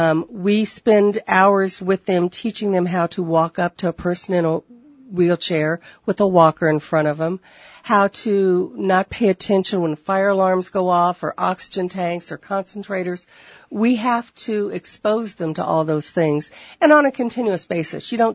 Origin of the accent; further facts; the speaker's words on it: Taylorville, Illinois, United States; I'm actually from Taylorville. My husband and I farm in Stonington along with our son